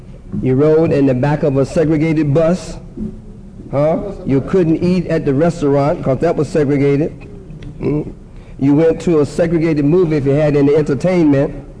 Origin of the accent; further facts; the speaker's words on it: Suffolk, Virginia, United States; But I paid my dues as the local college president and chapter, my hometown in Suffolk.